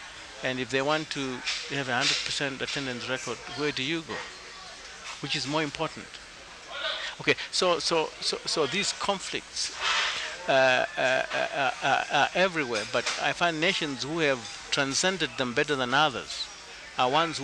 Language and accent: English; Zimbabwe; first language Shona; English is a second language; My mother tongue is Shona, which is one of maybe five languages in my country. But mine is spoken by about 80%, because it's a small country, so it's possible.